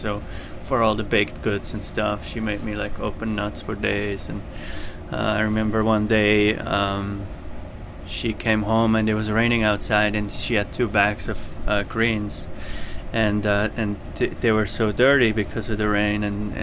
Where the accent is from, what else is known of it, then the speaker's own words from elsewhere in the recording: Zurich, Switzerland; I grew up in Zurich.